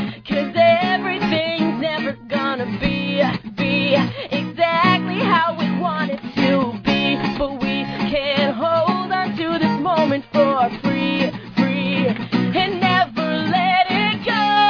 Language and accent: English; Rhode Island, United States; I'm originally from Rhode Island.